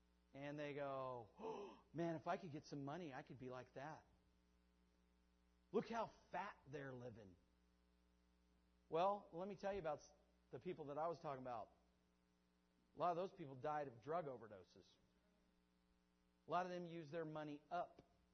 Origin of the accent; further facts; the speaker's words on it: Kansas, United States; Now, I'm a KU fan, all right, because I'm from Kansas.